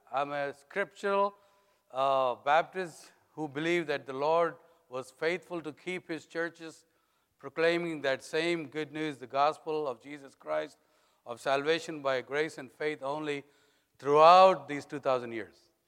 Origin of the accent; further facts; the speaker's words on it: India; accent: Indian English; now in United States; Although I was from India, I flew straight into Texas, so that made me a Texan.